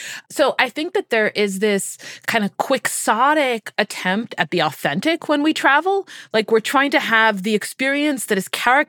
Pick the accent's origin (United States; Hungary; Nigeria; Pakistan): Hungary; English is a second language; My name sounds French. I'm originally Hungarian.